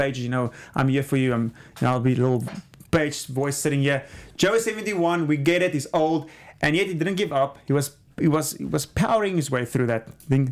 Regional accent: South Africa; I'm from South Africa. I've seen that before, but a lot of people you haven't.

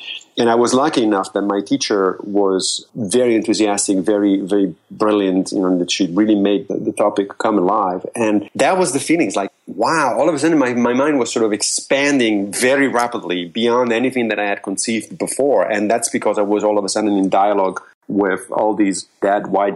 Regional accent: Rome, Lazio, Italy; First of all, I grew up in Rome.

